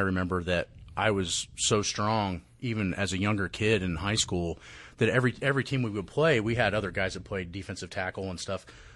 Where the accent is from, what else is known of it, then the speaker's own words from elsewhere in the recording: Indiana, United States; Ed Cohen was really close to where I grew up. I grew up in Indiana.